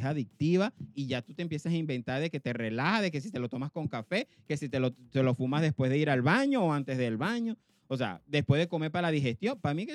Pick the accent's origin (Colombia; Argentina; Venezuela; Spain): Venezuela; moved away; Salimos de Venezuela para mejorar.